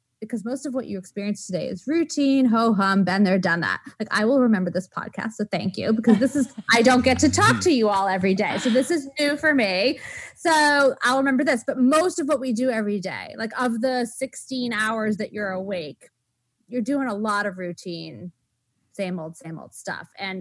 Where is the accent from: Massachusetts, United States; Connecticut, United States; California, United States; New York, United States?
Massachusetts, United States; Waltham; born there; I was born in Waltham, Massachusetts. I went to Bates College. I went to Harvard